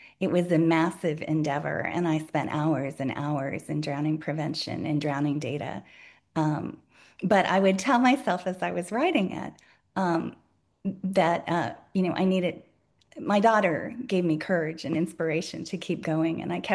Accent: the South, United States; I'm from the South originally. I've lived here more than 20 years.

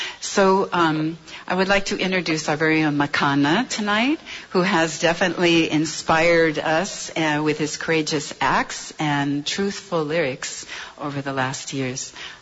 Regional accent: Kona, Hawaii, United States; I come from Kona on the island of Hawaii.

